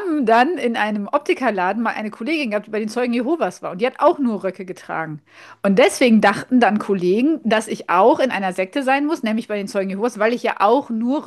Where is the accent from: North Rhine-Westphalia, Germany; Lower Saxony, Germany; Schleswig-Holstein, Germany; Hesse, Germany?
North Rhine-Westphalia, Germany; Also ich komme ja aus dem Rheinland, aus dem Ruhrgebiet, so